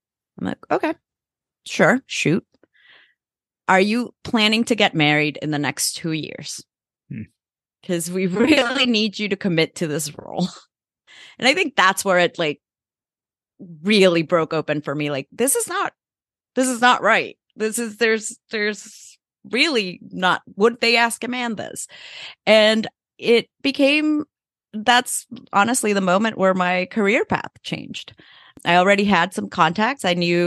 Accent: El Salvador; so I grew up in El Salvador. It's a very, very male-dominated country, patriarchal society.

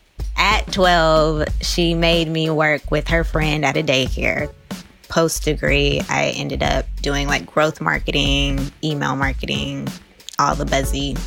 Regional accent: East Palo Alto, California, United States; when I was growing up in East Palo Alto, my people wasn't just Black people. It's also Latino and Polynesian people.

